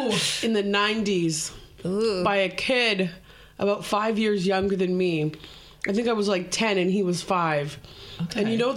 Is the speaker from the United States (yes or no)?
no; Canada; No, I'm actually Canadian.